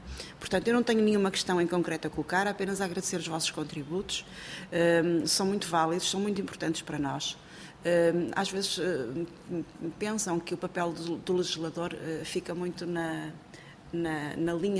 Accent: Maia, Porto, Portugal; Eu sou eleita pelo Porto, sou natural do Conselho da Maia

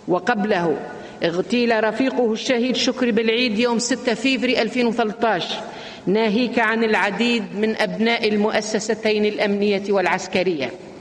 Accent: Tunisia; لأمثل بلدي تونس

